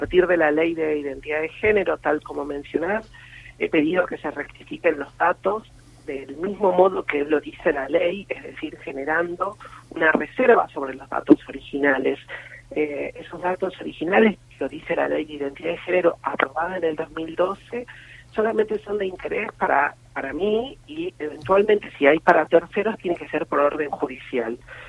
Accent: Argentina; Yo soy embajadora de la Argentina, la primera embajadora trans que tiene que, como misión, promover los derechos que se han consagrado, que consagró nuestro pueblo, que consagró la democracia. Y a la vez también tengo que denunciar a mi país

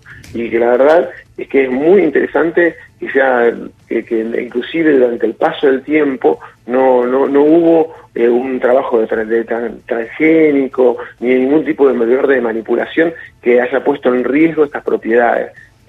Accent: Argentina; nosotros como argentinos

